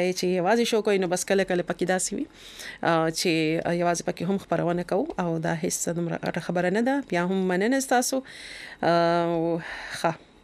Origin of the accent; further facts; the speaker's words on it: Khyber Pakhtunkhwa, Pakistan; د وزیرستان زه د وزیرستان یم